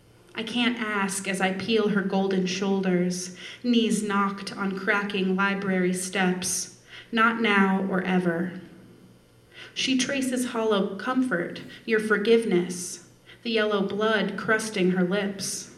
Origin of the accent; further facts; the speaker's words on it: Idaho, United States; I was really kind of obsessed with where I grew up in Idaho, and I really missed it a lot and missed being in the Northwest.